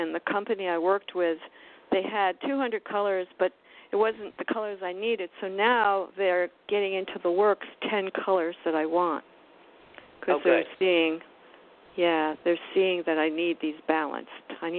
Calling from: Miami, Florida, United States; in Miami.

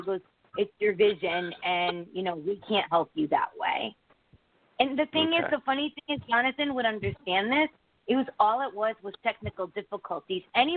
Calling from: Connecticut, United States; I'm from Connecticut.

